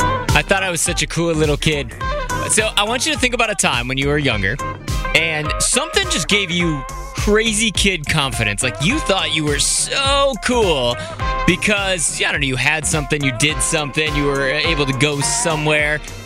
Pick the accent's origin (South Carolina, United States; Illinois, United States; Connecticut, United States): Illinois, United States; Wheeling; I grew up in the Wheeling area.